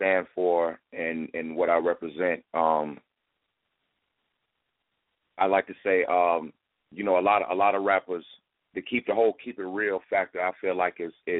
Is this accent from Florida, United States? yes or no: yes; Jacksonville, Florida, United States; I'm an artist from Duval County, Florida. That's Jacksonville, Florida, for any outsiders who might not understand.